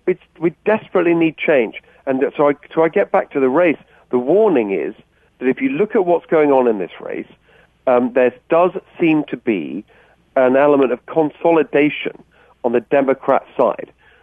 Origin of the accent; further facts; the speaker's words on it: England, United Kingdom; So my parents are Hungarian. They were refugees from communism. I was born in England, as people you can tell from my accent. I grew up in a very normal working class household in England. My stepfather, who's also Hungarian